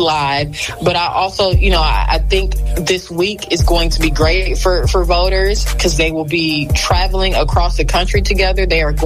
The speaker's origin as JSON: {"language": "English", "town": "Farmington Hills", "region": "Michigan", "country": "United States", "tie": "born or raised there", "said": "I'm from Farmington Hills. My mother is from Detroit. My father's from Royal Oak Township. And so it's the place I was born and raised."}